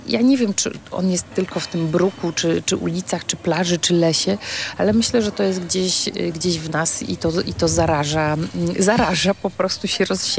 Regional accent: Gdańsk, Pomeranian Voivodeship, Poland; mówimy, że jesteśmy z Gdańska

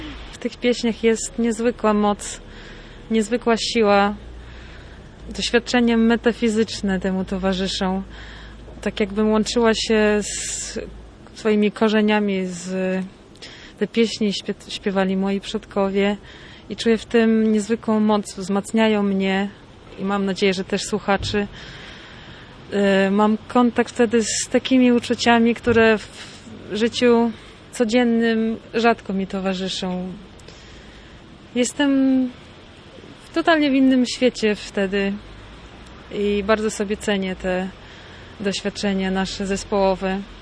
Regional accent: Truskavets, Lviv Oblast, Ukraine; moved away as an adult; now in Gdańsk, Poland; ja jestem skrzypaczką. Przyjechałam tutaj z Ukrainy, z miasteczka Truskawiec, to jest obwód lwowski, niedaleko Lwowa, 10 lat temu na studia muzyczne do Gdańska.

